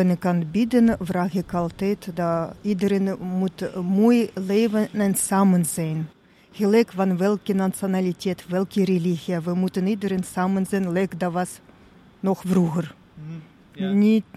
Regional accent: Vladikavkaz, North Ossetia–Alania, Russia; Dutch is a second language; now in Belgium; Ik ben van Kaukasusgebergten, van Vladikavkaz. We hebben mooie bergen daar ook.

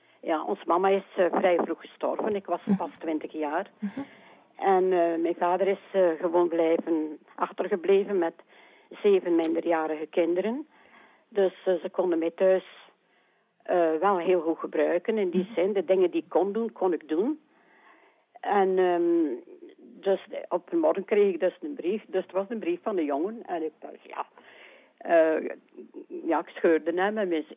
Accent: Knesselare, East Flanders, Belgium; born there; Ik ben eigenlijk geboren te Knesselaren. Dus tegen de kant een Alter. Mee naar Brugse op, naar West-Vlaanderen op.

